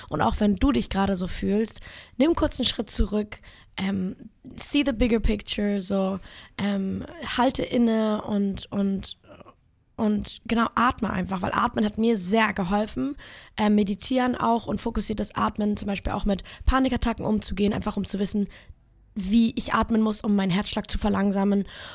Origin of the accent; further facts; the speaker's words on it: Berlin, Germany; Ich komme aus Friedrichshain